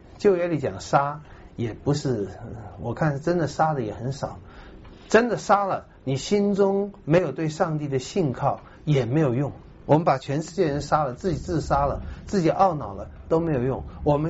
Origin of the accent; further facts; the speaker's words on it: Da'an, Taipei, Taiwan; 我在台湾生的长的，我不会讲台语，不会听，都被人家骂，被人家笑。我说哎呀，因为我生长在大安区啦，那是没办法。